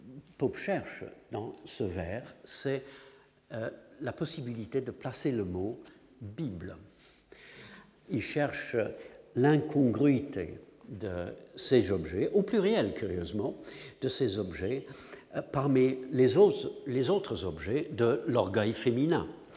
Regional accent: England, United Kingdom; French is a second language; est-ce que c'est simplement parce que je suis anglais

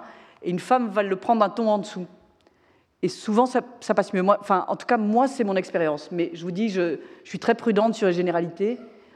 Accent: France; je suis française, on est contre la guerre

